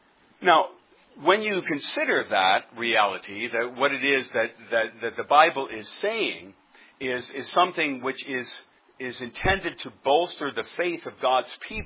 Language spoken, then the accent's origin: English; Webster, Massachusetts, United States; I'm from Webster, Massachusetts.